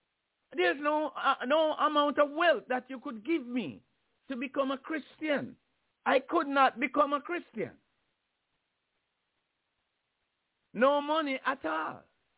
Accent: Jamaica; And I grew up in Jamaica around my own kind of people, right?

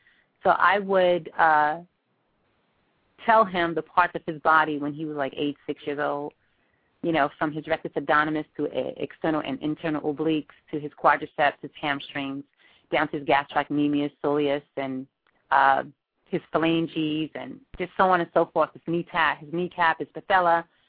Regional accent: South Bronx, New York, United States; Growing up in the South Bronx, my mom noticed that I had a very high energy level

